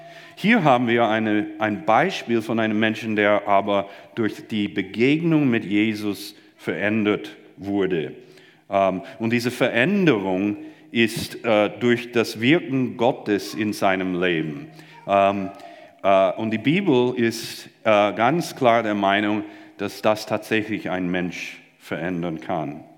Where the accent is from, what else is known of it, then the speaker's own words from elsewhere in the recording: United States; German is a second language; jetzt muss man verstehen, ich bin Amerikaner, ich habe ja so andere Vorstellungen